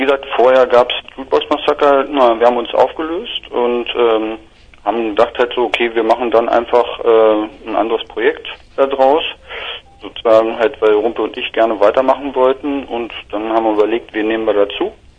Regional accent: Göttingen, Lower Saxony, Germany; Wir kommen aus Göttingen.

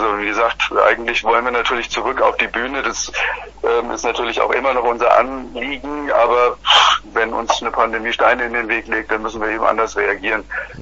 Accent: Frankfurt, Hesse, Germany; Ich selbst bin aus Frankfurt

